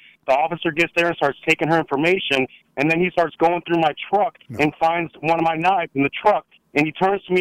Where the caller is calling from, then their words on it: Wisconsin, United States; calling from Wisconsin.